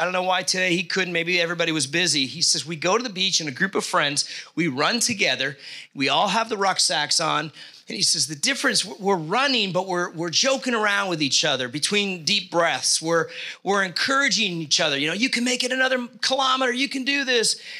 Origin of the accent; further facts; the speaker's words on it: United States; I'm sorry, I'm American. I've been raised around here.